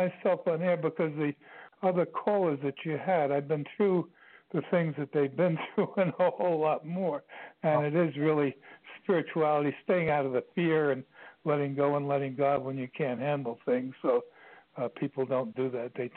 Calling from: Ashland, Virginia, United States; I'm currently, since late September 2009, living in Ashland, Virginia, which bills itself the center of the universe.

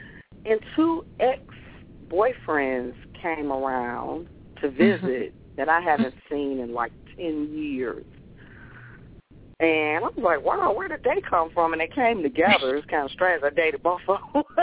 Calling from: Detroit, Michigan, United States

